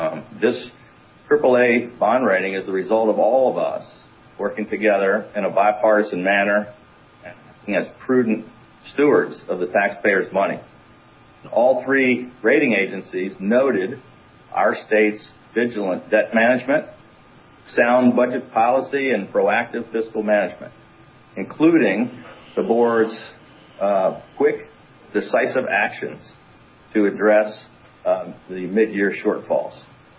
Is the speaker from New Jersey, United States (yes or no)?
no; Maryland, United States; You know, I'm from Prince George's County, and my father preceded Gladys Noon Spellman.